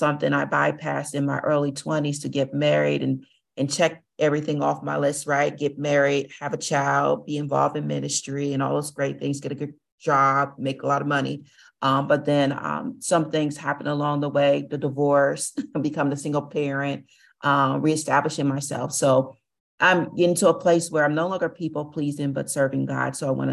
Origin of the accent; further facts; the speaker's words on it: Columbus, Ohio, United States; I am from Columbus, Ohio. I'm not too far from Kathy.